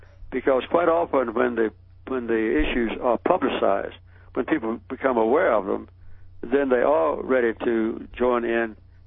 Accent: Archery, Georgia, United States; I grew up in Archery, Georgia, near Plains. We had one white family that was ours and about 55 African-American families.

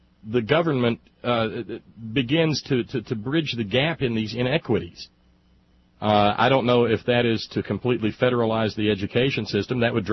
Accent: Alabama, United States; now in West Virginia, United States; I can see it here in West Virginia. I grew up with it in Alabama.

